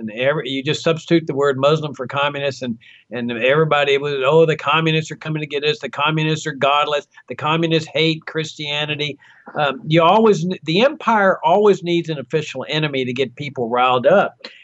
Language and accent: English; Laredo, Texas, United States; I grew up in Laredo, Texas. We had an Air Force base there